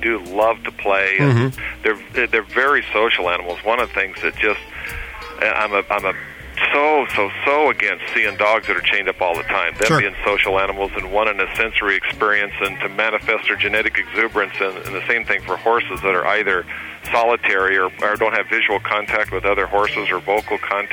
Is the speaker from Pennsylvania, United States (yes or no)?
no; Bonners Ferry, Idaho, United States; now in Oregon, United States; it's up in Oregon where I'm at now, it's my hometown in Bonners Ferry, Idaho